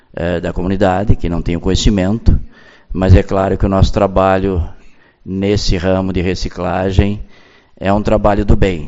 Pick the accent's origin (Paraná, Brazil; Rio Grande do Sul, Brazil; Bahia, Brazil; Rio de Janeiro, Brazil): Rio Grande do Sul, Brazil; Uruguaiana; also born or lived in Torres; Uruguaiana é a minha segunda cidade, eu sou natural de Torres, vim para cá ainda menino, né? E acabei adotando esta cidade como a minha cidade do coração.